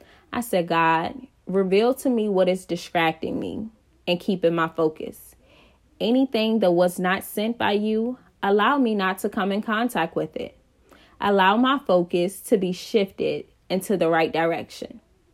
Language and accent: English; Petersburg, Virginia, United States; I'm 24 years old, born and raised in Petersburg, Virginia.